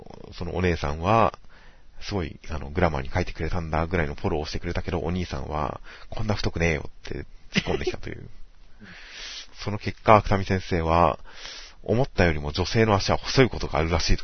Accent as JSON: {"language": "Japanese", "region": "Kanto", "country": "Japan", "said": "関東県民、関東人としては"}